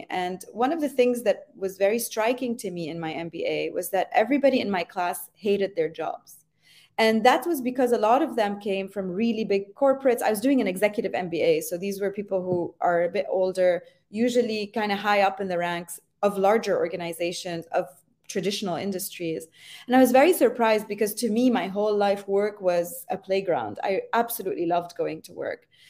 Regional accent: Lebanon; also born or lived in Montreal; now in Paris, France; So I'm Lebanese Canadian. So I spent my childhood between Lebanon and Montreal. And then I went to university in Lebanon and I studied architecture.

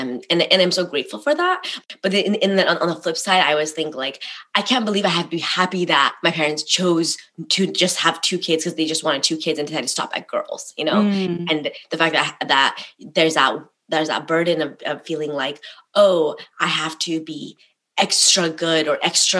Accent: Nepal; I think that, you know, I like, you know, isn't any like Nepali family

